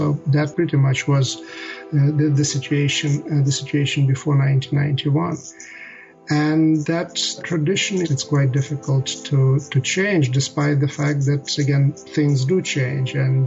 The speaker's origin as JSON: {"language": "English", "country": "Ukraine", "said": "I come from Ukraine."}